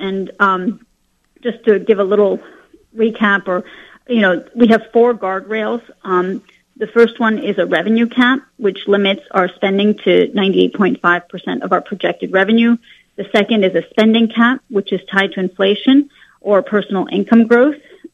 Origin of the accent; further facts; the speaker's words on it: France; English is a second language; when I grew up in France, America, was always a beacon of freedom